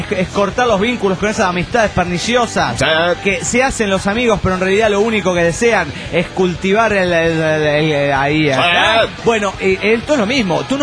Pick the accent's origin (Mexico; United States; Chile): Mexico; Ensenada, Baja California; soy el homie de Ensenada, Baja California, México.